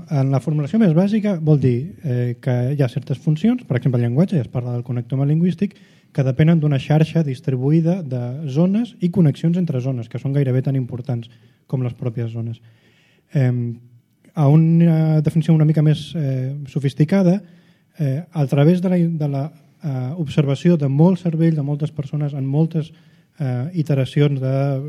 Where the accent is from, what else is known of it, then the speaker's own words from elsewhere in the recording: Badalona, Catalonia, Spain; Jo soc de Badalona.